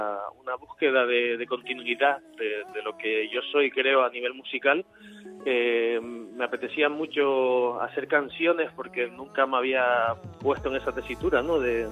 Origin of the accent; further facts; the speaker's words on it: Canary Islands, Spain; also born or lived in Fuerteventura; Yo soy de Gran Canaria, sí, soy canario.